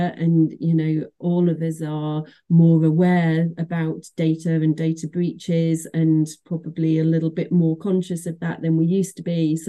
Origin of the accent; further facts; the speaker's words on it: Manchester, North West England, United Kingdom; I'm from Manchester